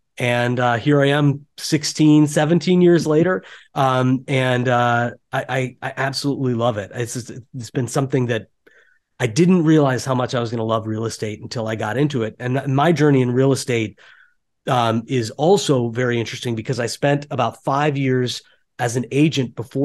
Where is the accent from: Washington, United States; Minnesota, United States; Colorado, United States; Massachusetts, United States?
Minnesota, United States; moved away as an adult; now in New York City, United States; I moved to New York City from Minnesota. I grew up in a small town in Minnesota, went to college in Minnesota, and moved out to New York to be an actor, actually.